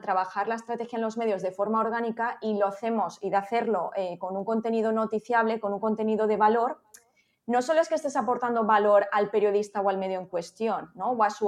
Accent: Alcoy, Valencian Community, Spain; moved away as an adult; desde que salí de Alcoy, que salí a estudiar a Barcelona la carrera de periodismo, pues he pasado por Barcelona, por Valencia, por Zaragoza, por Madrid, por Albacete.

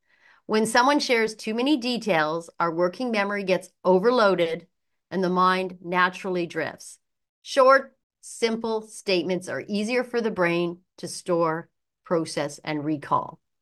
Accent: Vancouver, British Columbia, Canada; from Vancouver.

